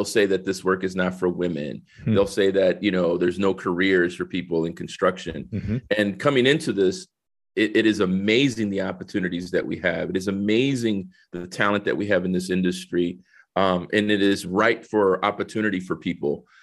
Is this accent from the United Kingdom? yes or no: no; San Salvador, El Salvador; now in United States; I think, originally I'm from San Salvador, El Salvador, right? Came in 1969 to New Orleans.